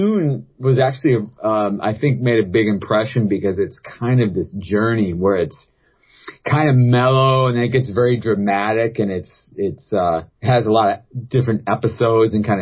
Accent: Winona, Minnesota, United States; I grew up in Winona, Minnesota.

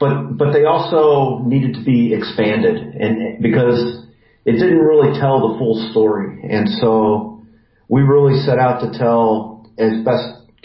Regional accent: Cleveland, Ohio, United States; I had this desire to tell a story about my hometown, Cleveland, Ohio, and this just provided the perfect opportunity.

